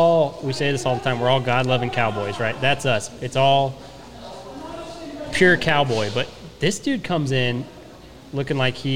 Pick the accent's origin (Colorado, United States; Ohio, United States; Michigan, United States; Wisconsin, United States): Colorado, United States; me and my sisters, we grew up in Colorado, right?